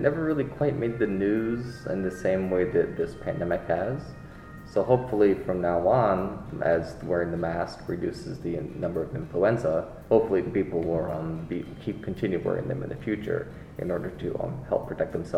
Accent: United States; I'm from America.

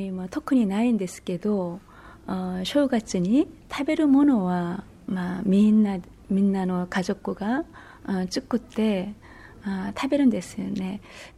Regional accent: South Korea; Japanese is a second language; also born or lived in Toyama / Tokyo; now in Sendai, Japan; 韓国から来ました。

